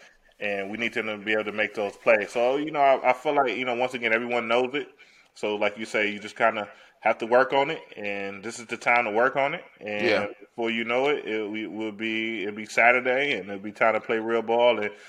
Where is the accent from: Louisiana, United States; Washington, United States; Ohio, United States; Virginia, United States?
Ohio, United States; Cleveland; And I was saying before the call, you know, I'm from Northeast Ohio, from Cleveland.